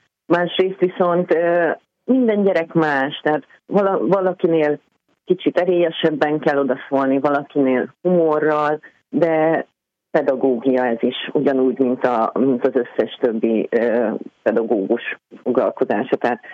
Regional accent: Szentes, Csongrád-Csanád, Hungary; born there; én szentesi születésű vagyok

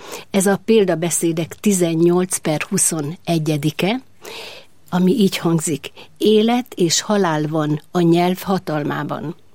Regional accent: Nagyhalász, Szabolcs-Szatmár-Bereg, Hungary; born there; Én Nagyhalászban születtem, Nyíregyháza mellett, ez egy csodálatosan kedves, szép falu, a Tiszához rendkívül közel van, és ez meg is határozta a gyermekkorom. Az édesapám a faluban, a földműves, nem a TSZ, a földműves szövetkezetnek egyik vezetője volt, édesanyám pedig varrónő.

